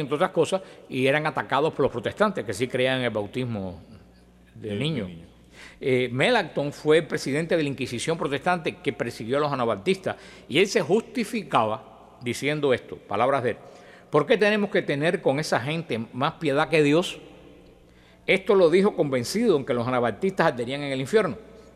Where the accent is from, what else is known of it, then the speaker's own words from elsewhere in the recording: Cuba; decían en mi tierra en Cuba, un refrán